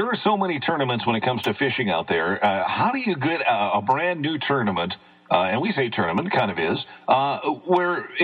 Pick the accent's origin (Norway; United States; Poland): United States; New England; I fished as a kid, and, I grew up in New England, and we did a lot of brook trout fishing.